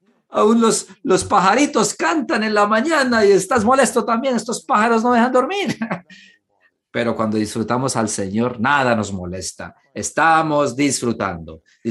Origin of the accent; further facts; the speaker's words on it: Pittsburgh, Pennsylvania, United States; also born or lived in Texas; Yo crecí en Pittsburgh y yo ni siquiera sabía que era un jalapeño.